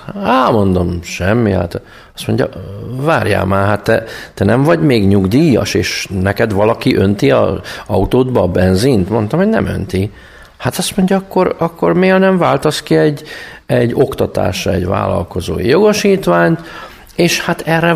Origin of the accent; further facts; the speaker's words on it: Kecskemét, Bács-Kiskun, Hungary; Kecskeméti vagyok